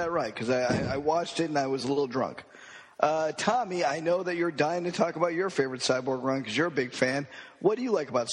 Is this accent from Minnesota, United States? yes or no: no; Colorado, United States; I really do like the cartoon, though, not just because I'm from Colorado.